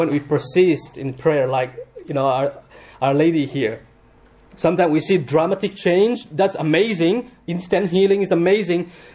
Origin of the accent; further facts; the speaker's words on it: India; I'm from India. I'm not originally from here.